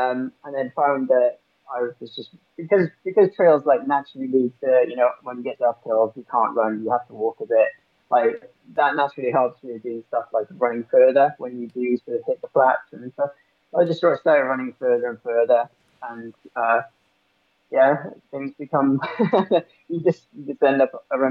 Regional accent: Wales, United Kingdom; as you might be able to tell, I'm from South Wales. I live on the side of a hill, so basically wherever I go is up a hill or downhill, and there's plenty of trails.

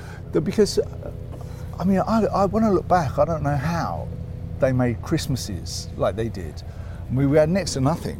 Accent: Islington, London, United Kingdom; when I say I grew up in North London, I grew up in Islington. But Islington, a very different place to how it was nowadays.

